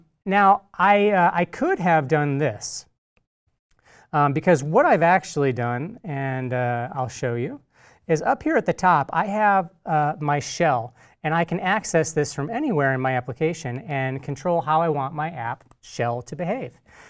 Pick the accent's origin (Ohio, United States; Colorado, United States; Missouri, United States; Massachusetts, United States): Missouri, United States; St. Louis; All right, we've got one in St. Louis, my hometown.